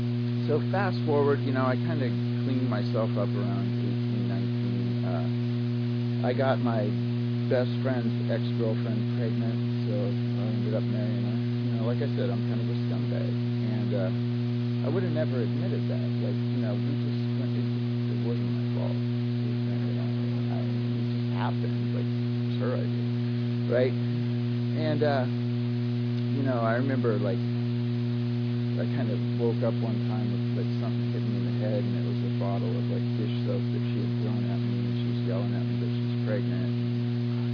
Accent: Washington, United States; born there; I was born in Washington State, you know, farming and logging community.

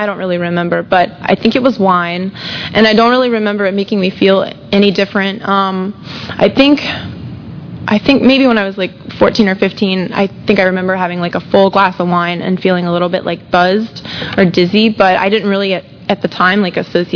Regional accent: Tampa, Florida, United States; I grew up here in Tampa. I'm a Tampa native, born and raised, lived here my whole life.

